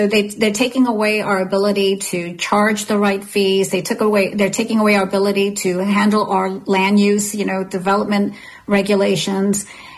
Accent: Connecticut, United States; I mean, I came from Connecticut. You know, Connecticut was such a high tax state.

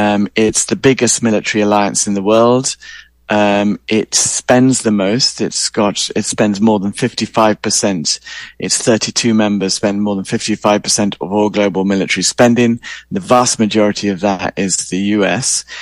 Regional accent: United Kingdom; now in United States; I'm British, but I live in California.

